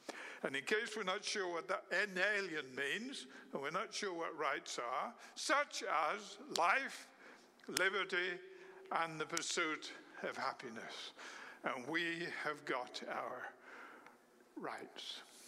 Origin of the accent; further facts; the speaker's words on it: United Kingdom; now in United States; I'm British, so I was never a great fan of the Declaration of Independence. Frankly, till I came to America, I'd never heard of it.